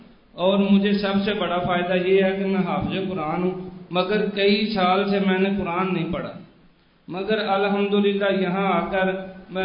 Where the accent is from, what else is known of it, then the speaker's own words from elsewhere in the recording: Lahore, Punjab, Pakistan; میں لاہور سے ہوں.